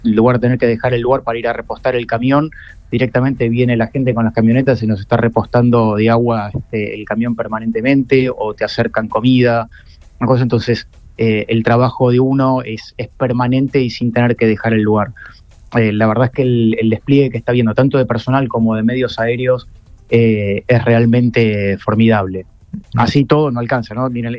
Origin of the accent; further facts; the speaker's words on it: El Bolsón, Río Negro, Argentina; Nosotros somos de Río Negro, de la localidad del Bolsón